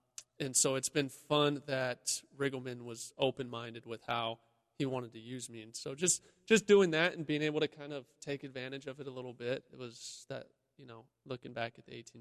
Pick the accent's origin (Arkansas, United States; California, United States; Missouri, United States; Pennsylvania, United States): California, United States; Anaheim; I grew up in Anaheim with the Angels, and we didn't have anything like this.